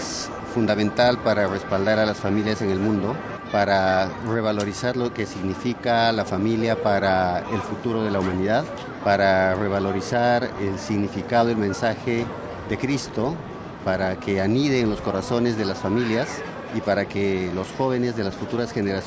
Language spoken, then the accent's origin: Spanish; Lima, Peru; venimos de Lima.